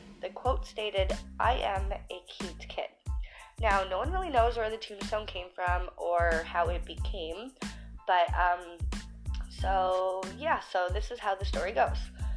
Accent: Ontario, Canada; I'm from Ontario, so I figured I would choose something that was from where I was from.

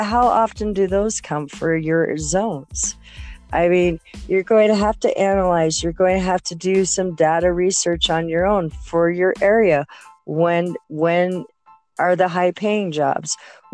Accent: Utah, United States; Oh, I've lived in Utah on and off since I was 10. And my family is about, I think, 5 or 6 generations Utahan. They founded a couple of the towns in Utah. So I've lived here on and off since I was 10.

